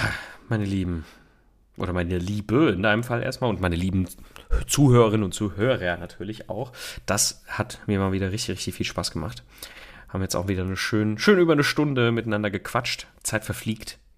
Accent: Cologne, North Rhine-Westphalia, Germany; als Kölner

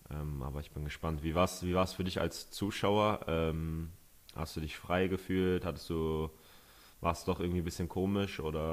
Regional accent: Northern Germany, Germany

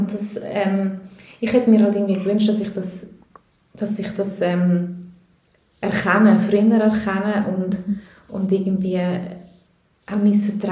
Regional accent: Switzerland; also born or lived in Peru; ich bin Schweizerin und Peruanerin, also ich komme noch aus Südamerika

